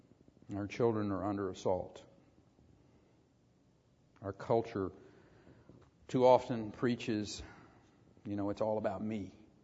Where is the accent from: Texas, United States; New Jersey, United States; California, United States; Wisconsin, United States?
Texas, United States; whether it was being the Senate finance chairman back in my home state of Texas